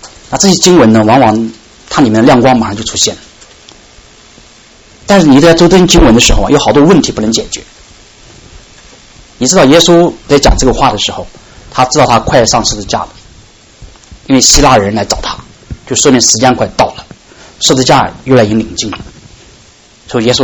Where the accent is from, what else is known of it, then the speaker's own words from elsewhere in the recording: China; 我们中国人说不大容易理解，我们都是中国来的